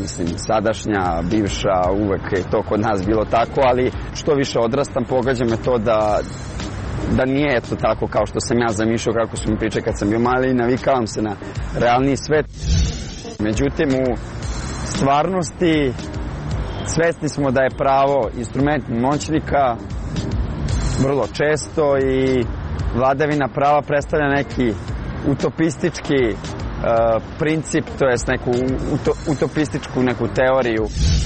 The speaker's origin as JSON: {"language": "Serbian", "town": "Novi Sad", "region": "Vojvodina", "country": "Serbia", "said": "dolazim iz Novog Sada, student sam 4. godine Pravnog fakulteta Univerziteta u Beogradu."}